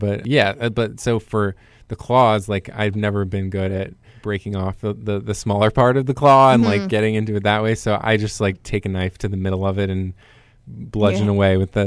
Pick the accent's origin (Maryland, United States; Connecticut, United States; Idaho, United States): Maryland, United States; Like, I mean, obviously, because I'm from Maryland and not Maine, I don't really eat lobster.